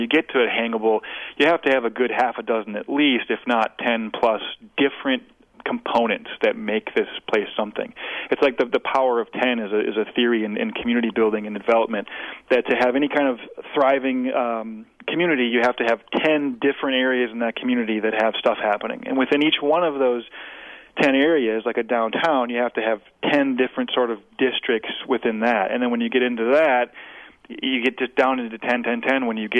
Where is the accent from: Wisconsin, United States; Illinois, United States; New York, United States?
Wisconsin, United States; We're from Wisconsin. We live here.